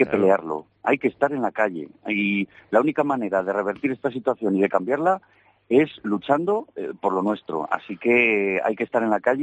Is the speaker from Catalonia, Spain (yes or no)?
no; Castile and León, Spain; Yo soy leonés, pero mi abuela era zamorana. Y bueno, pues tengo cariño a Zamora, mi padre también trabajó por la zona de Zamora